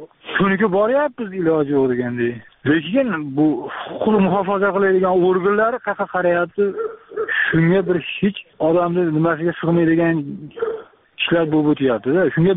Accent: Bo'jay, Fergana Region, Uzbekistan; O'zbekiston Farg'ona oblasti, Tog' rayoni, Bo'jay qishlog'idan.

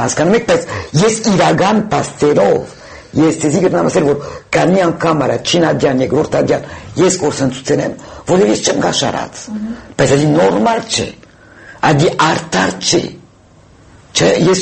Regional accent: France; ես ֆրանսահայ եմ

